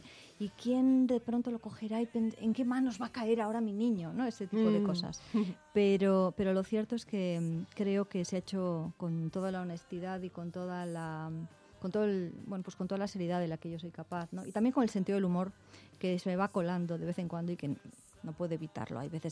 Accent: Llodio, Basque Country, Spain; also born or lived in Bilbao; yo soy bilbaína, pero también soy alavesa, que es donde me crié. Me crié en Llodio.

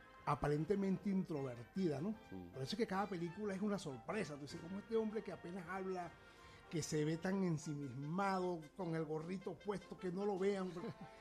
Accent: Madrid, Community of Madrid, Spain; Soy de Madrid.

